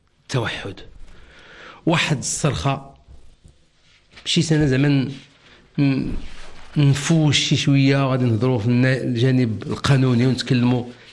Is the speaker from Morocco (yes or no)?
yes; Morocco; حرام هادشي في مدينه طنجه، حرام المغرب ديالنا.